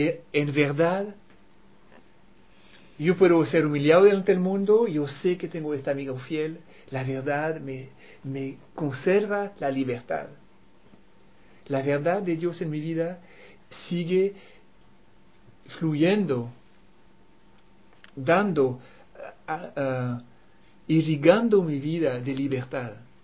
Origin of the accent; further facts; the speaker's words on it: Switzerland; En mi país somos los campeones del mundo de la diplomacia. Los suizos en Ginebra hay la ONU, la OPEP, toda la organización con 3, 4, 5 palabras están allá.